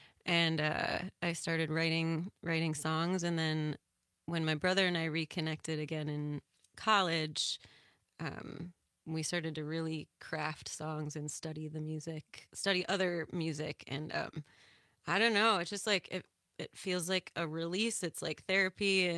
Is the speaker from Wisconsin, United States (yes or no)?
yes; Fort Atkinson, Wisconsin, United States; So I grew up in Fort Atkinson, which is southeast of here.